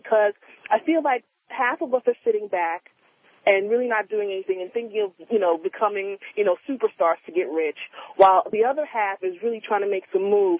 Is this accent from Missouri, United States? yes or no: no; Long Island, New York, United States; I grew up on Long Island, and my parents bought their house for like $20,000 back in the 70s.